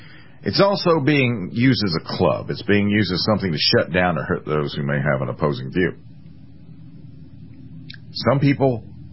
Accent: United States; As an American, I have my right to choose what I will and will not say

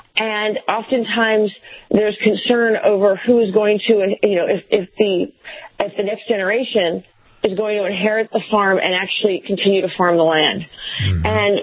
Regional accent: Mount Vernon, Virginia, United States; You know, I grew up in Mount Vernon, Virginia. I'm the youngest of three girls.

